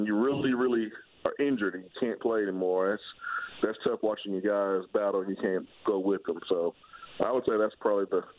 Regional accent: Alabama, United States; Beating Alabama. I'm from Alabama.

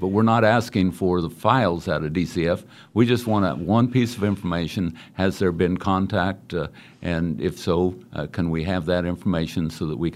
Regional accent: Great Bend, Kansas, United States; I was born and raised in Great Bend, Kansas.

